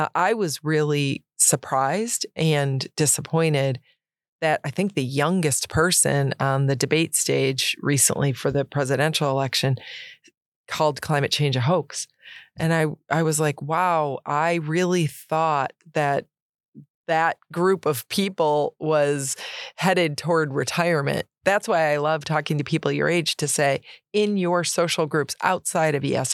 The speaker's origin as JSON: {"language": "English", "region": "New York", "country": "United States", "tie": "born or raised there", "said": "That would be very different than Savannah and I have growing up in Central New York"}